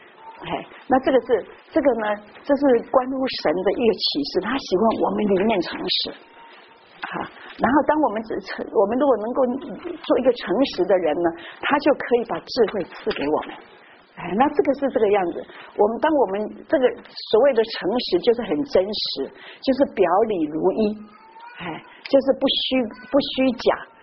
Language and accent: Chinese; Guangdong, China; 所以我去的时候我是广东人嘛